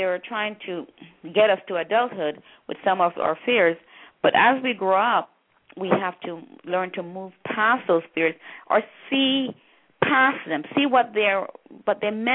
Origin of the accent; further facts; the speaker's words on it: Jamaica; growing up in Jamaica, when anybody died, it was always a big celebration.